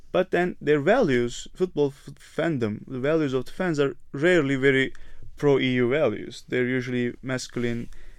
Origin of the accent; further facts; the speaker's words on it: Bursa, Turkey; English is a second language; And this was played in Bursa, my hometown actually.